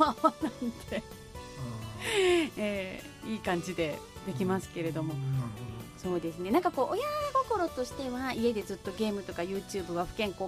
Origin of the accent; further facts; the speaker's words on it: Shiga, Japan; 私滋賀県民ですけれども、あの琵琶湖の、ね、湖岸が閉鎖されて